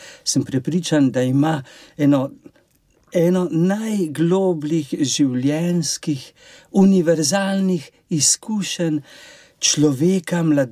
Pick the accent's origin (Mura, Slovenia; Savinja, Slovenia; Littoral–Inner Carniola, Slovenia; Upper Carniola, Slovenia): Upper Carniola, Slovenia; Škofja Loka; Prihajam iz okolice Škofje Loke, iz Sevške doline.